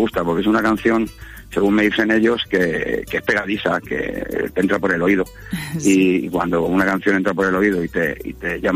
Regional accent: Aranjuez, Community of Madrid, Spain; now in Denia, Spain; yo soy de Aranjuez.

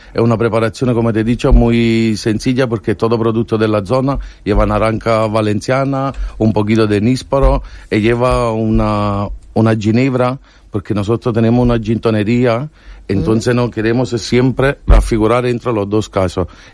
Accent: Naples, Campania, Italy; Spanish is a second language; Como lo mismo que yo vengo de Napoli, y hacemos la pizza, una buena pasta

